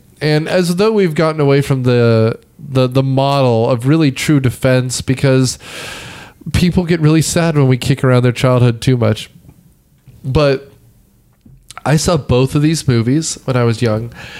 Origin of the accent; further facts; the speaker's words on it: Midwest, United States; accent: Midwest; Some people don't speak English, and they love my Midwest accent.